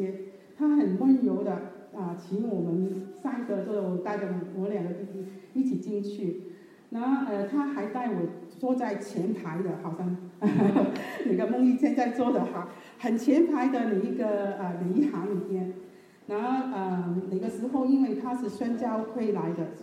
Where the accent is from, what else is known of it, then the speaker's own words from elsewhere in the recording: Southern District, Hong Kong; 然后我出生在一个香港的一个岛哈，就在香港的南区哈，这一个地方你看见有一个村庄哈。